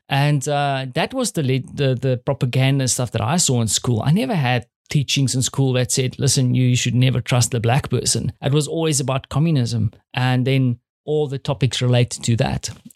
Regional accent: South Africa; As a South African, I grew up in a South Africa that felt or that had a system that said that a certain skin color had preferential treatment over another.

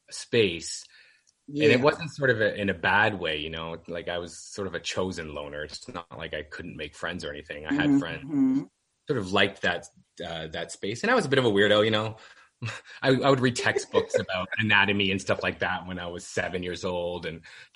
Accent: Canada; I had a fairly typical happy sort of young childhood. I come from a pretty large Italian family.

